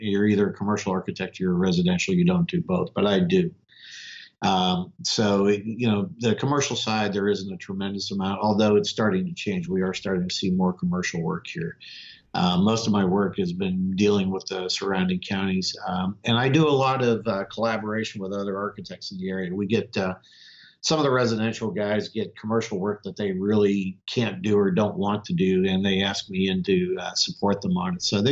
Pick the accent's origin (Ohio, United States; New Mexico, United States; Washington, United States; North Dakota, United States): Ohio, United States; And then I got a two-year degree in architectural and structural drafting technology near my hometown, Northeast Ohio. Went to Ohio State.